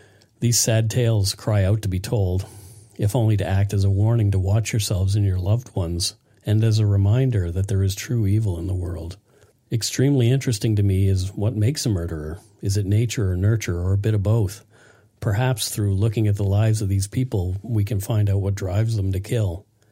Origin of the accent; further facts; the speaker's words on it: Nova Scotia, Canada; the murder of 12-year-old Carissa Boudreau from my hometown in Nova Scotia, was particularly hard for us to get through.